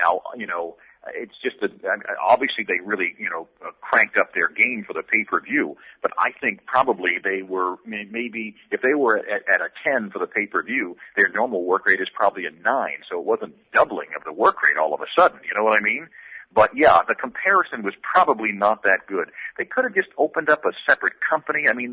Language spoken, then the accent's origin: English; Maine, United States; I'm originally from Maine. I go to Maine a lot